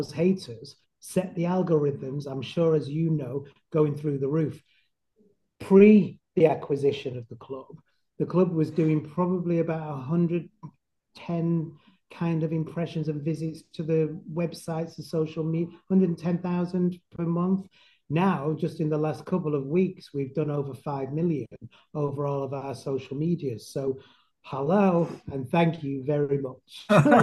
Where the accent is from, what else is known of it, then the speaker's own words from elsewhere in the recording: Manchester, North West England, United Kingdom; And I'm from Manchester. I can talk all day to whoever the hell wants to talk to me.